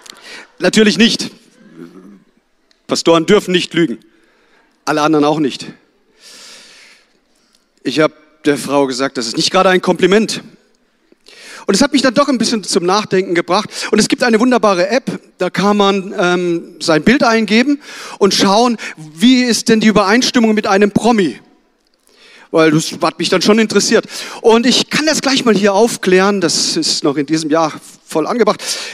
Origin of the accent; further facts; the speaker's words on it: Kehl, Baden-Württemberg, Germany; born there; Ich habe mich in der Adventszeit auch auf den Weg gemacht in meine Geburtsstadt. Das ist nicht Bethlehem, sondern Kehl am Rhein.